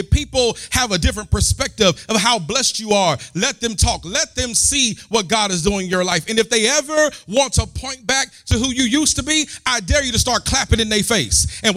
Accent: Houston, Texas, United States; because I'm from Houston, and you'll hear some people say Houston, but it's Houston.

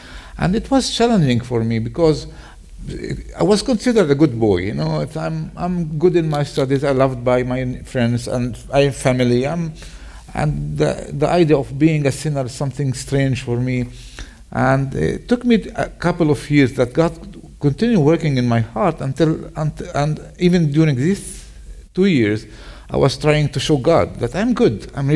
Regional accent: Nazareth, Northern District, Israel; Yeah, I'm a Nazarene. I was born in Nazareth. I grew up in Nazareth, and I married a woman from Bethlehem. So we're covering the the two places. Yeah, I'm a Nazarene.

